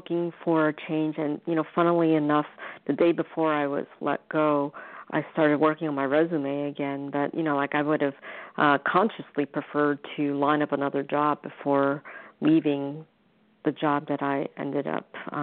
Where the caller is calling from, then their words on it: New York, United States; I'm calling from New York, so it's...